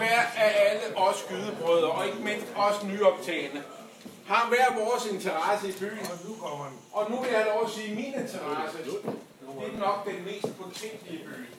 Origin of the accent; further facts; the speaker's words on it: Frederiksberg, Capital Region of Denmark, Denmark; now in Roskilde, Denmark; Jeg flyttede til Roskilde for 30 år siden. Men min Roskilde-historie er, at jeg kommer fra Frederiksberg.